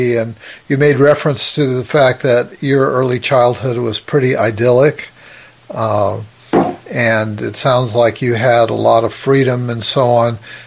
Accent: Los Angeles, California, United States; I'm contrasting that with when I grew up also in Los Angeles, as you did. And I used to ride my bike for miles and miles and miles as a, you know, 10, 11, 12 year old.

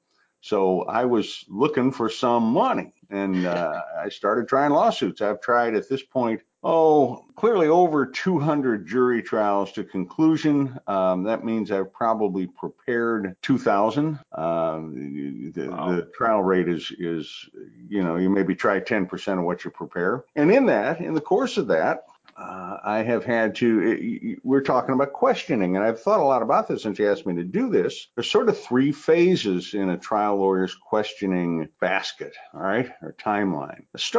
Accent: New Orleans, Louisiana, United States; born there; I've lived in the St. Louis area for most of my life. I was born in New Orleans

